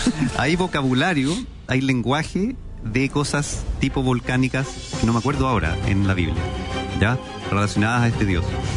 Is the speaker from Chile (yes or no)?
yes; Chile; cosa que yo creo que soy el único chileno que he ido